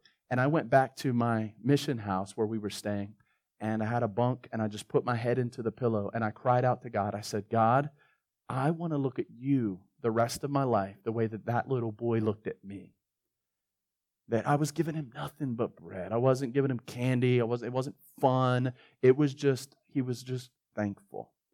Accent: Baltimore, Maryland, United States; And I grew up in poverty in Baltimore, and so I knew what poverty looked like, felt like, and lived.

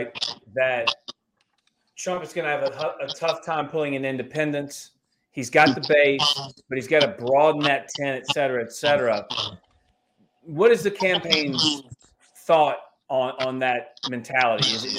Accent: South Carolina, United States; So I'm from South Carolina, as you know, Chris, was ED of the party too.

